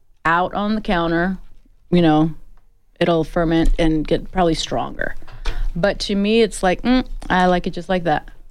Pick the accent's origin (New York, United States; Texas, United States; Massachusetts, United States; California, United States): Texas, United States; also born or lived in Alabama; Yeah, I'm 18 from Texas. Yeah. What do I know about kimchi?